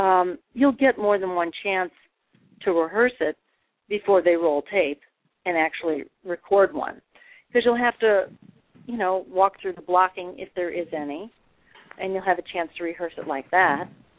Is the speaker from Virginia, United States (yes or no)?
no; Crystal Lake, Illinois, United States; Yeah, my mom was an actress, and my folks had a theater in my hometown of Crystal Lake, Illinois.